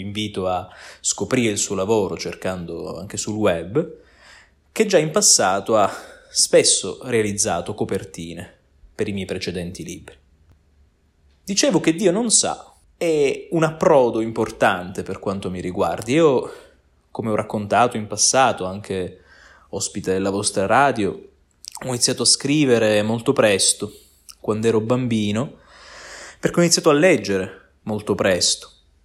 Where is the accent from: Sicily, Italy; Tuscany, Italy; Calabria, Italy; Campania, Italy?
Sicily, Italy; Palermo; also born or lived in Rome; now in Verona, Italy; Nonostante io sia nato da tutt'altra parte, io sono palermitano, ho vissuto a Roma, adesso abito a Verona, dove svolgo un dottorato di ricerca.